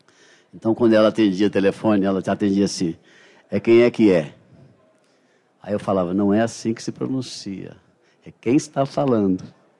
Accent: Espírito Santo, Brazil; Eu sou do Espírito Santo, sou capixaba.

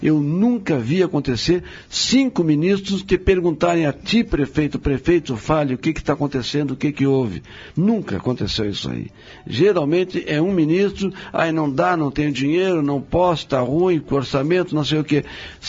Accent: Itaqui, Rio Grande do Sul, Brazil; Eu sou brasileiro. Eu moro aqui e vou ficar aqui. Eu não vou embora. Eu moro aqui, eu sou brasileiro. Eu sou itaquiense, rapaz. Eu não vou sair no meu Itaqui.

